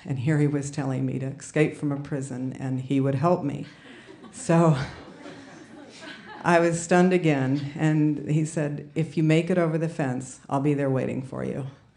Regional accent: Michigan, United States; As a teenager growing up in Michigan, I had listened to … worn paisley print dresses and fringe suede jackets

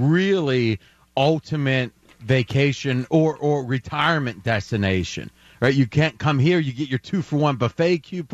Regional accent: Pennsylvania, United States; But here's the thing, because I grew up near Pittsburgh, so I know about

